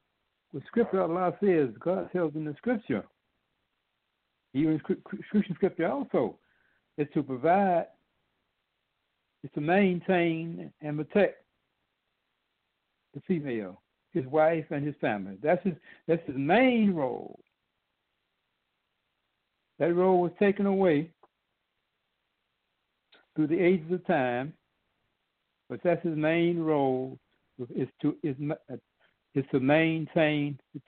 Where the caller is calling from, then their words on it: Mount Vernon, New York, United States; Yes, Professor. … calling from Mount Vernon, New York.